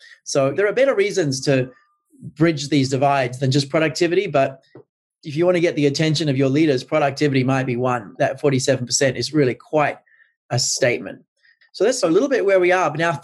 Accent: Australia; I'm Australian originally. We have sort of two parties.

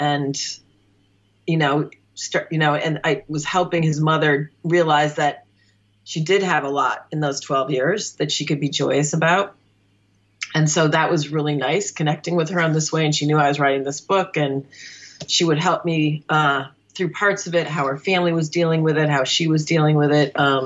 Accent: Illinois, United States; I grew up in Northern Illinois. It was very rural at the time.

